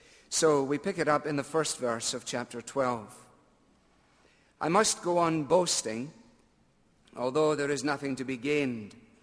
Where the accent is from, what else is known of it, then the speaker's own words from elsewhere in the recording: Scotland, United Kingdom; And as a Scot, I'm absolutely thrilled when there are giveaways.